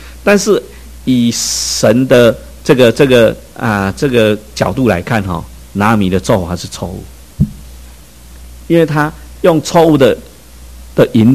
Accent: China; 其实我们中国人跟犹太社会有一点很像

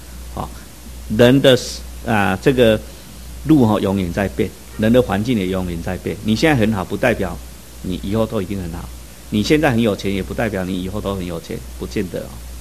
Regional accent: China; 其实我们中国人跟犹太社会有一点很像

